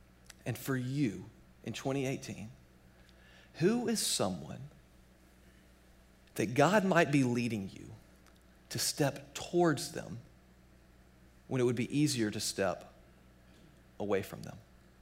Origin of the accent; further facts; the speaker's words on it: Georgia, United States; Well, I'm from Georgia, so I'm really excited about this football game tomorrow night.